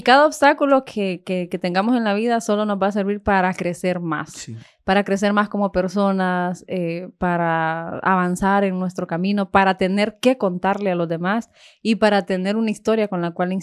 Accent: Omoa, Cortés, Honduras; yo vengo de un lugar en donde tampoco había luz eléctrica cuando yo, pues, en mi infancia y eso, en mi adolescencia. Vengo de un sector de Omoa, Puerto Cortés. Yo soy de la costa, de las bellas playas.

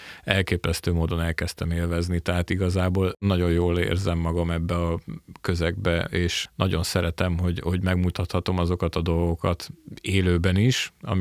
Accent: Zalaegerszeg, Zala, Hungary; Most én Zalaegerszegről jövök

